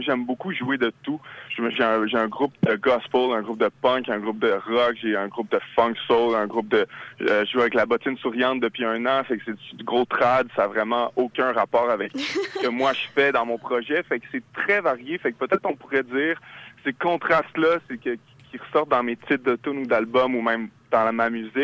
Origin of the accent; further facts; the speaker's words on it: Montreal, Quebec, Canada; Mon père est chilien, mais j'ai grandi ici à Montréal, mais j'ai beaucoup de ce lien avec l'Amérique du Sud, j'y vais souvent. Puis, puis évidemment, j'ai grandi ici, fait que je me sens très aussi québécois.